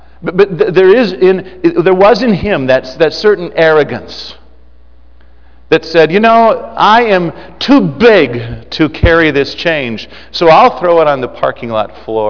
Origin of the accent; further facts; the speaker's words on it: United States; as an American, I was aghast